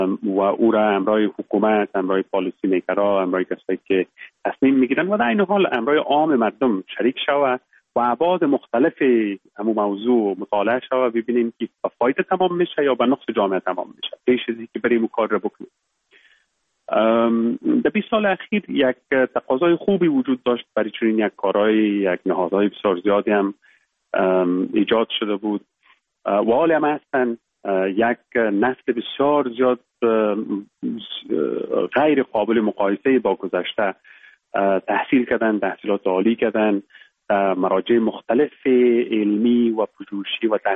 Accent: Baghlan, Afghanistan; born there; moved away as an adult; also born or lived in Kabul; ما در ولایت بغلان متولد شدیم، یکی از ولسوالی های خوست و فرنگ نام داره. صنف 7 مکتب یا صنف 8 مکتب و بعد در لیسه استقلال کابل در خواندیم. زمینه تحصیل مساعد شد که بعد از صنف 12 بیاییم به انگلستان،

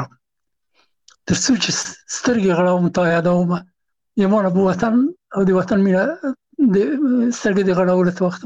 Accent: Afghanistan; هغه زه نه پېژندلم چې زه هم افغان یم

